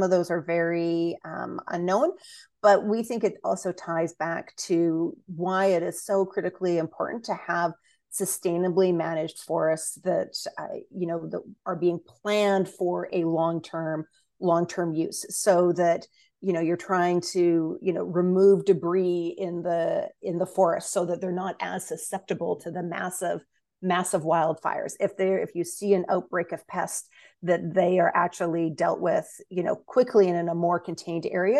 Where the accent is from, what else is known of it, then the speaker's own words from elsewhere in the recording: British Columbia, Canada; as British Columbians, we can all be proud